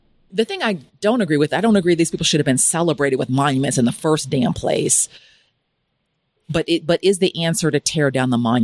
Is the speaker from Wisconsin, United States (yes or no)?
no; Beverly Hills, California, United States; also born or lived in Kansas City, Missouri; Before, I lived in Beverly Hills for 15 years. And I'm from Kansas City, Missouri. That's where I was born. But Beverly Hills is really where I say that I'm from, because that's where my formative life happened.